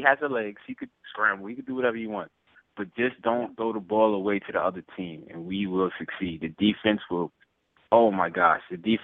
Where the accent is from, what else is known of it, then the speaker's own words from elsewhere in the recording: Queens, New York, United States; I live in Queens. I'm from Queens, New York, so it gets rowdy over here